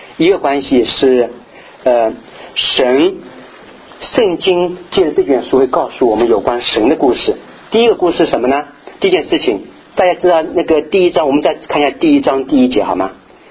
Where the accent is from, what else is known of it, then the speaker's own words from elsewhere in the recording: Zhejiang, China; 我是浙江的，江浙地区的